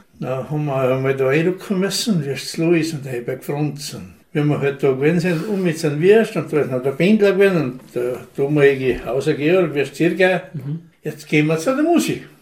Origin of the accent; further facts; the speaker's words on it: St. Jakob in Haus, Tyrol, Austria; also born or lived in St. Johann; Ich bin am 14. August 1953 geboren in St. Johann. Ja, ich bin der älteste von 8 Kindern. Ich bin aufgewachsen am Hofenberghof St. Jakob aus.